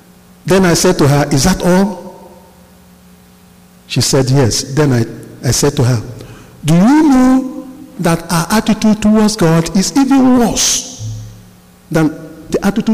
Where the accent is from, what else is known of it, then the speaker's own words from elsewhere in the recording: Nigeria; is coming out of Nigeria." Which means, " … I come from Nigeria."